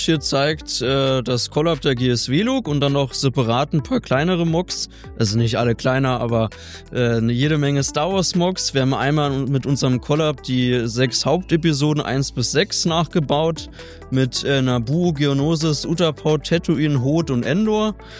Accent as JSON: {"language": "German", "town": "Potsdam", "region": "Brandenburg", "country": "Germany", "said": "ich komme eigentlich aus Potsdam"}